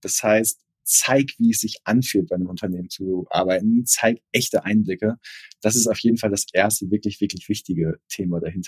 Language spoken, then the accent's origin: German; Northern Germany, Germany; Also wenn ich als Norddeutscher irgendwie sehe